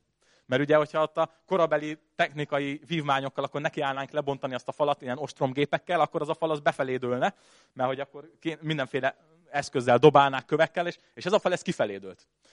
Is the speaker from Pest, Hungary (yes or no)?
no; Esztergom, Komárom-Esztergom, Hungary; amikor Esztergomba nőttem föl